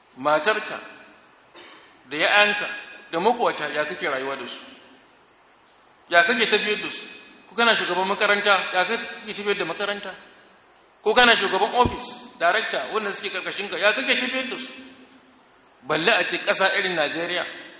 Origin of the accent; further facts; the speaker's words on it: Nigeria; Arabic is a second language; اللهم اجعل بلدنا نيجيريا آمنة مطمئنة وسائر بلاد